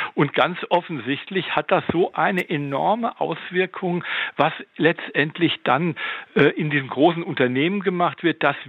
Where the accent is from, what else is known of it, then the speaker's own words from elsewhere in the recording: Berlin, Germany; zumindest meine Heimatstadt Berlin, wäre ohne Kultur bestimmt kein Touristenmagnet.